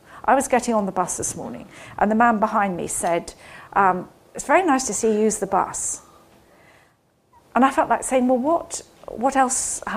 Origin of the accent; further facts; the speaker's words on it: Scotland, United Kingdom; I grew up in Scotland.